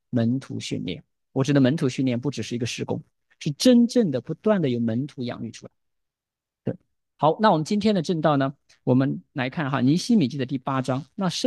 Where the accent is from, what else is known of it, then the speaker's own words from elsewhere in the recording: China; 我估计我们中国人传统的话，我不知道大家经历过没有。我小时候在农村长大哈